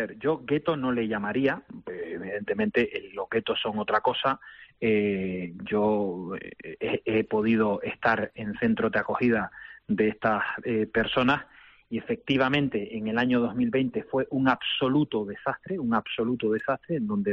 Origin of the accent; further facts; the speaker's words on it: Canary Islands, Spain; lo que no voy a hacer es dejar de denunciar lo que está pasando en mi tierra. Y si este señor viene de fuera a no saber la realidad de lo que estamos viviendo los canarios en Canarias